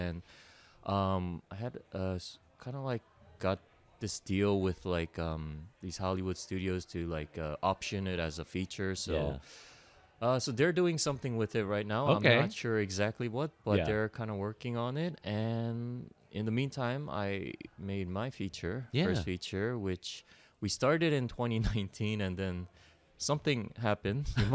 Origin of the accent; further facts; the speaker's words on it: Toronto, Ontario, Canada; also born or lived in United States; now in South Korea; I grew up in Toronto from, like, high school on. Before that, I was in the States. But I've been in Korea for about 13 years now.